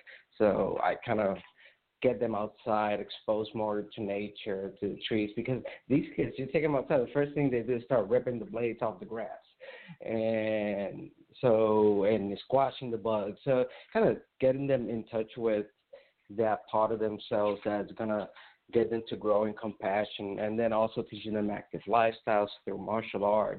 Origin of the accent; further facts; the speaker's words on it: San Juan, Puerto Rico; moved away as an adult; now in Houston, United States; So I was born in San Juan, and I was raised by a mom. I've been here in Houston now 8 years, though.